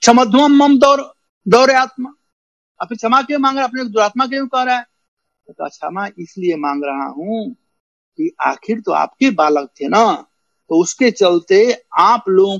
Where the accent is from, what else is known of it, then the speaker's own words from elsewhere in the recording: Bihar, India; हमारे यहाँ बिहार में जब जाड़ा का दिन होता है ना